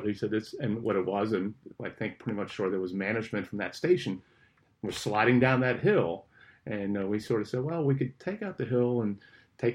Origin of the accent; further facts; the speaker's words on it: Pennsylvania, United States; I grew up in Pennsylvania. They put chains on the school buses.